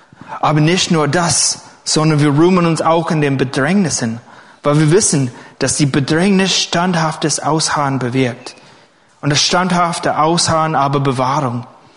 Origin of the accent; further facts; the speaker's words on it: California, United States; German is a second language; Ich hatte die einmalige Erfahrung in Kalifornien, wo ich herkomme, Geschworener zu sein.